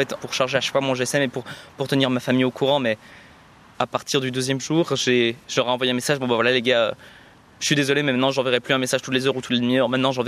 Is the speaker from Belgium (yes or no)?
yes; Chaudfontaine, Wallonia, Belgium; je viens de Chauxfontaine, c'est dans la périphérie de Liège. C'était un très beau quartier